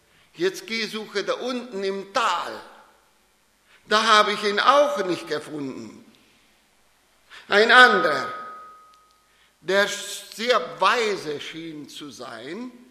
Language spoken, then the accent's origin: German; Argentina; German is a second language; Also ich komme von Argentinien. Ich bin Argentinier, ich bin kein Deutscher. Ich spreche doch irgendwie Deutsch, ihr versteht mich.